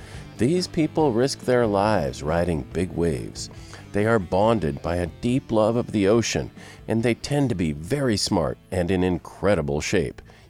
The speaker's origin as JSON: {"language": "English", "town": "Malibu", "region": "California", "country": "United States", "tie": "born or raised there", "said": "For example, I grew up in Malibu, and those waves were really fun and easy to surf."}